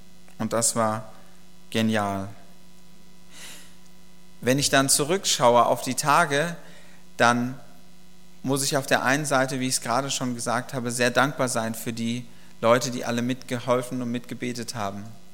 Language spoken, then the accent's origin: German; North Rhine-Westphalia, Germany; wie man es bei uns im Ruhrgebiet sagt oder im Rheingebiet.